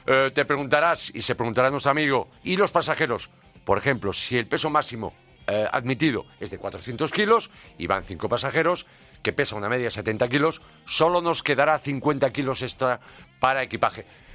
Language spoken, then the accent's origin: Spanish; Galicia, Spain; No está nada mal, fíjate, dos en mi tierra.